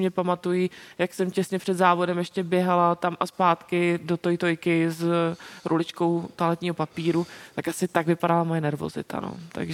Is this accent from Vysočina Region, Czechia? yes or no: no; Brno, South Moravian Region, Czechia; já jsem původem z Brna, tak takže jsem měla celkem blízko na brněnský okruh